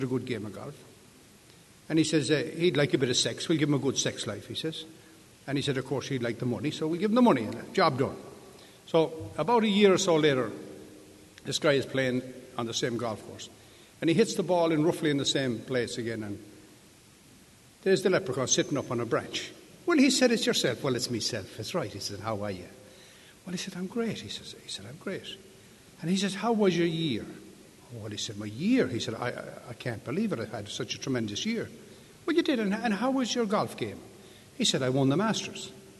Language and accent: English; England, United Kingdom; now in United States; I started this drinking at 23. I came out to America from England.